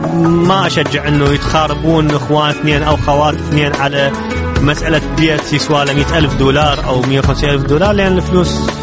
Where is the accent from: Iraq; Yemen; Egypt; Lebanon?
Iraq; now in Netherlands; وانا اصلي عراقي